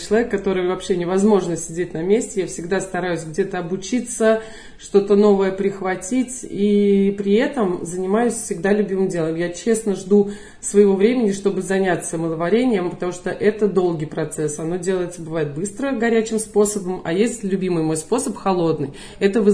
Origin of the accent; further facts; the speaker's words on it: Ostashkov, Tver Oblast, Russia; born there; Я родилась здесь, в Осташкове. Здесь мои корни.